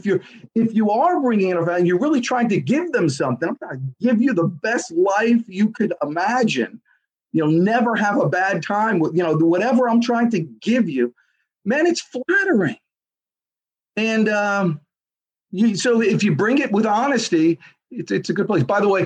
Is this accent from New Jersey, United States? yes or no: yes; New Jersey, United States; I'm from New Jersey. It's impossible to offend me.